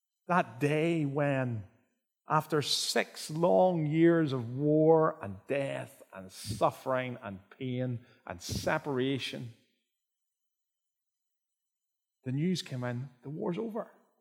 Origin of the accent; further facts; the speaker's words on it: Ireland; I'm more of a Pierce Brosnan kind of man myself. Something to do with being Irish.